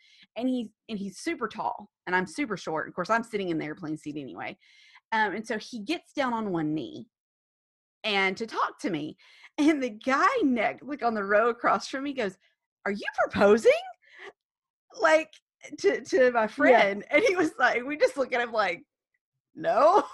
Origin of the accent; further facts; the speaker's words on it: Huntsville, Alabama, United States; he's from Austin, I'm from Huntsville.